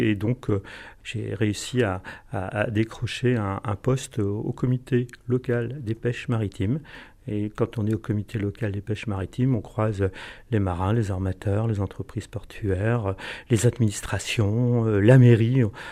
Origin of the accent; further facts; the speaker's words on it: Concarneau, Brittany, France; born there; Je suis né à Concarneau et quand on est à Concarneau, on est baigné par les ambiances portuaires, le monde maritime.